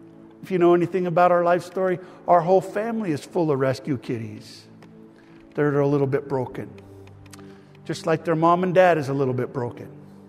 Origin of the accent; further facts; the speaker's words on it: Vancouver, British Columbia, Canada; I grew up in Vancouver.